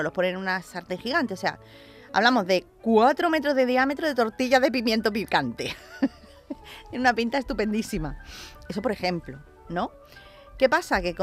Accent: Madrid, Community of Madrid, Spain; yo de pequeña recuerdo que en Madrid era una celebración más en el tiempo de carnaval, justamente antes de la cuaresma.

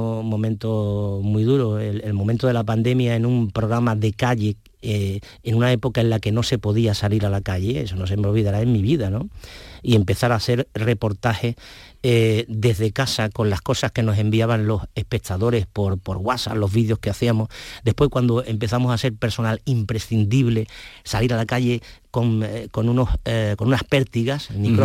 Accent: Ubrique, Andalusia, Spain; todo lo que ha ocurrido en mi pueblo, en Ubrique y en Grazalema

